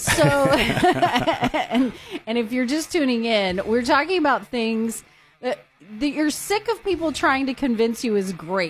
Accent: Texas, United States; I was born and raised in Texas, and if I'm hot, I go inside.

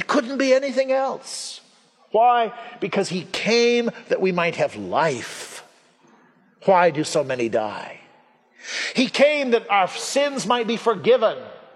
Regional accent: Vermont, United States; I've often told people that I came from Vermont. And I wait a minute and then I add, I think it's a good place to be from.

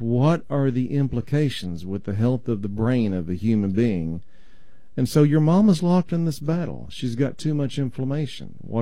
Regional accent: Texas, United States; I don't say that because I'm from Texas.

